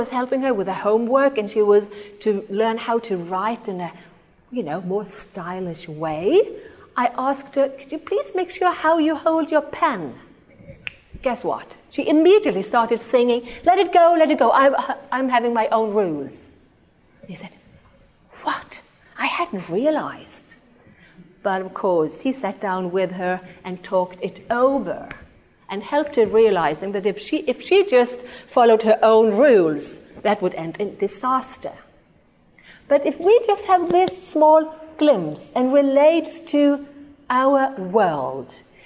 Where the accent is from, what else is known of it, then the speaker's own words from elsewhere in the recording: Norway; when they realized I was from Norway